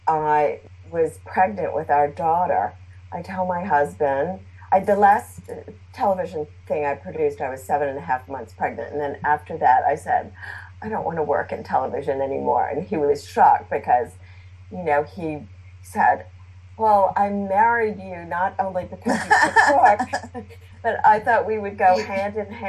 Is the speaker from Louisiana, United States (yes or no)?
yes; New Orleans, Louisiana, United States; a love of architecture, which I think growing up in New Orleans, I just absorbed.